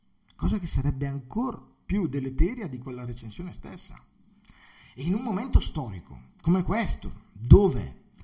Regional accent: Brescia, Lombardy, Italy; also born or lived in Benevento; Sono bresciano, cioè sono beneventano, perché io sono nato a Benevento, sono italiano, sono proprio italiano perché sono nato a Benevento nel sud Italia, ma vivo a Brescia da 38 anni su 39 ormai, quindi sono anche bresciano praticamente.

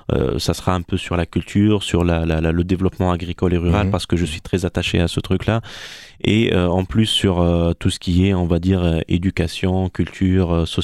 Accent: Tunis, Tunis Governorate, Tunisia; moi comme Tunisien, jeune Tunisien, je vivais dans un quartier parce que j'ai grandi à Tunis

